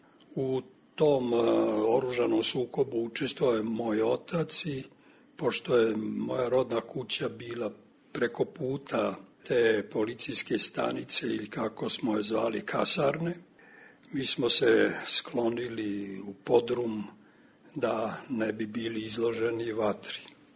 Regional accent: Federation of Bosnia and Herzegovina, Bosnia & Herzegovina; born there; Pa ja sam rođen u Bosanskoj Krajini, u jednom selu između Sanskog mosta i Bosanske Krupe, daleke 1938. godine. Dakle, to se zove Podgrmeč

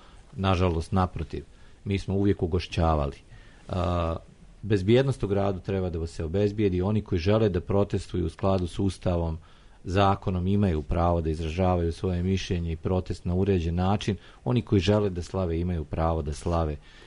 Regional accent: Banja Luka, Republika Srpska, Bosnia & Herzegovina; kao gradonačelnik i kao Banjalučanin

